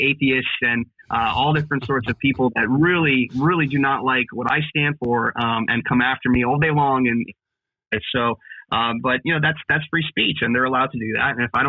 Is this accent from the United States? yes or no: yes; Pennsylvania, United States; who is the Democrat candidate for governor here in Pennsylvania. And that's my home state.